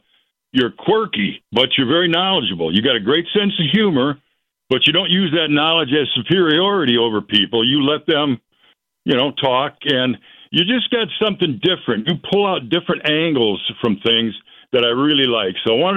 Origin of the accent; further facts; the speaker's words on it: Wisconsin Rapids, Wisconsin, United States; also born or lived in Madison; Wisconsin Rapids, but I lived in Madison for many years.